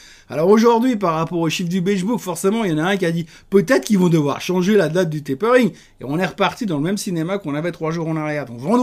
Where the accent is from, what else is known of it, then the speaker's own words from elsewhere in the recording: Geneva, Switzerland; Donc moi je suis Genevois, donc je suis au boulot alors que la plupart des gens n'y sont pas. Ici à Genève